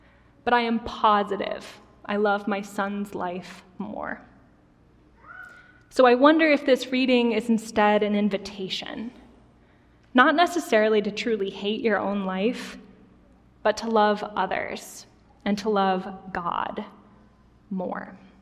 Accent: North Dakota, United States; I grew up in North Dakota, where I attended a camp my whole childhood.

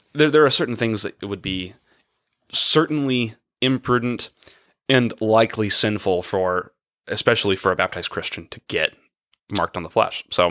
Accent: United States; I'm an American.

